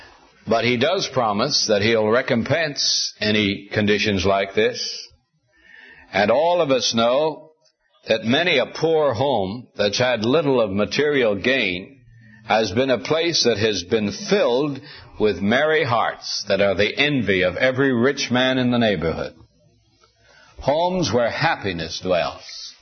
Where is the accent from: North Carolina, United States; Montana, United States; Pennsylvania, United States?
Montana, United States; that is an exact description of the home in which I grew up in Montana, in which we were wonderfully happy.